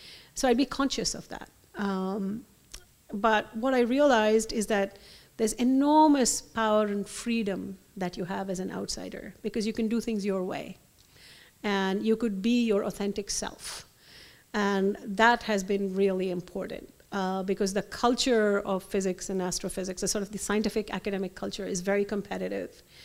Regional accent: Delhi, India; So my family is from the south of India. We're South Indians, and I grew up in Delhi, which is the north, which is culturally quite distinct.

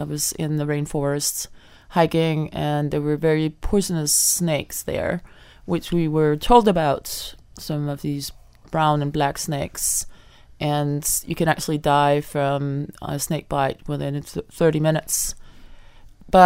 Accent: Denmark; English is a second language; I went back to my home country, Denmark, and I asked my mom in the kitchen, what's the color of the number 7?

